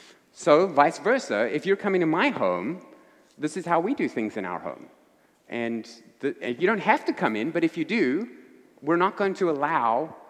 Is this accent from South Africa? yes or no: yes; South Africa; now in United States; If you're new here and you're wondering where my accent's from, I'm not a Yankee from up north. I'm from the deep south, from South Africa. So I'm an immigrant. I'm a citizen now, but I'm an immigrant.